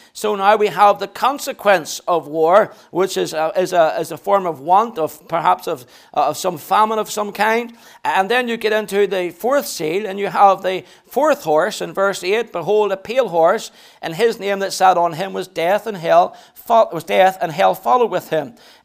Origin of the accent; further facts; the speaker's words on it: Belfast, Northern Ireland, United Kingdom; You know, I come from Northern Ireland, and our city in Belfast